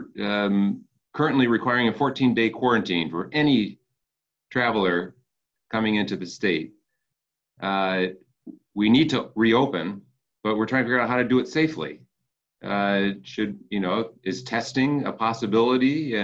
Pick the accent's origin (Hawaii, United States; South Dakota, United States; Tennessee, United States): Hawaii, United States; I'm from Hawaii.